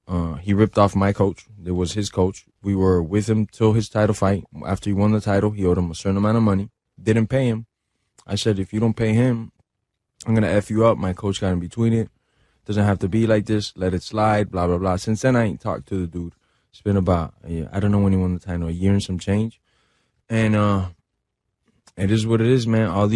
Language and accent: English; Miami, Florida, United States; I'm from Miami, so I can't let my city down.